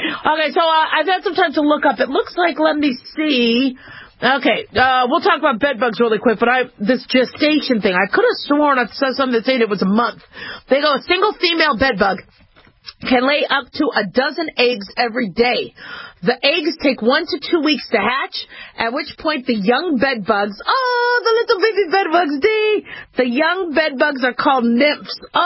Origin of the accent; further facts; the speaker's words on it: Phoenix, Arizona, United States; also born or lived in Los Angeles / Las Vegas; You know, I grew up in Phoenix, Arizona. I was born in L.A., but I spent most of my years in Phoenix, Arizona, and Las Vegas, Nevada.